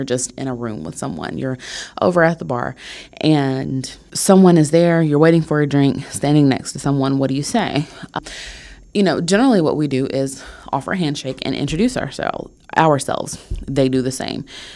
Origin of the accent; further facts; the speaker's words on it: Alabama, United States; people listen to my accent often and ask me where I'm from. And so I'm quick to say Alabama. And then I immediately follow that up with, yeah, you know, it was a huge culture shock moving here.